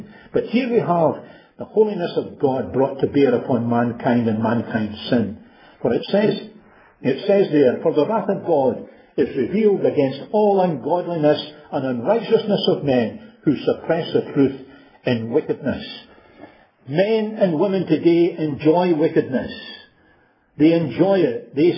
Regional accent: Glasgow, Scotland, United Kingdom; I was brought up in Springburn in the city of Glasgow

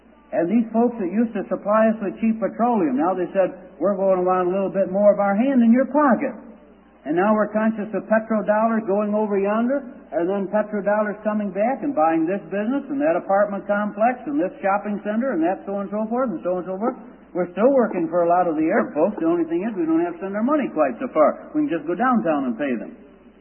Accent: Scotland, United Kingdom; partly because I'm a Scotsman. Not a Scotchman, a Scotsman, a Scotsman.

